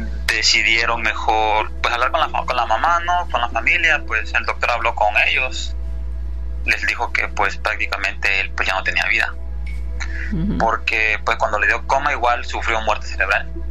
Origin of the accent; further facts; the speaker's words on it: Chiapas, Mexico; moved away as an adult; also born or lived in Mexico City; Yo soy originario de Chiapas. Yo desde niño, pues, vivíamos en un pueblo con varios amigos, ¿no? De morritos, pues, nos criamos juntos. Yo a los 18 años decidí salirme de mi casa y me fui para la Ciudad de México. Ahí viví 5 años.